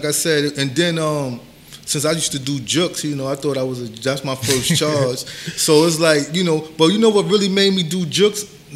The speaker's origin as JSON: {"language": "English", "town": "New York City", "region": "New York", "country": "United States", "tie": "born or raised there", "said": "Because it's like, when I grew up in Bushwick, you know, Bushwick was like one of the only three spots where you can get heroin."}